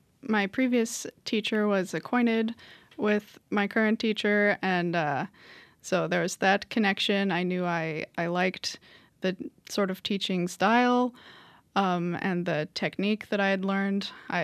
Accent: San Diego, California, United States; I was born and raised in San Diego, but Eastman was my dream school.

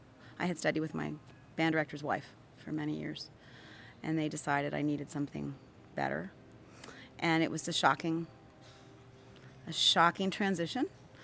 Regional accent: Pittsburgh, Pennsylvania, United States; but I grew up watching Previn in the Pittsburgh on the local public radio station and TV.

